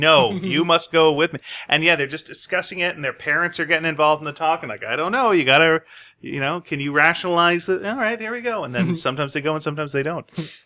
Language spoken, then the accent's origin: English; Eastern Canada, Canada; That's a Western Canada thing. I grew up in the East and we did not have that.